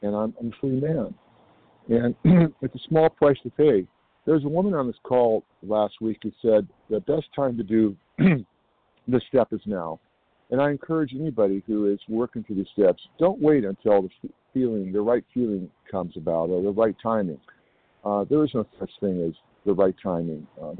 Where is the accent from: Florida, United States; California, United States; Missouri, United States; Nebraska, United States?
California, United States; I'm from California, and I welcome all the new people on this call today.